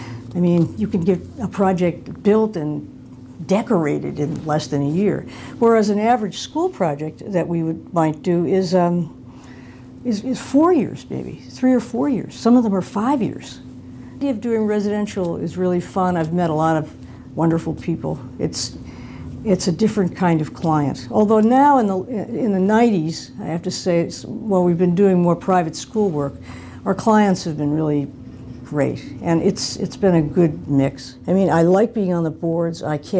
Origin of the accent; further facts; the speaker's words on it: Detroit, Michigan, United States; I worked one summer while I was still a student at a big architecture firm in my hometown of Detroit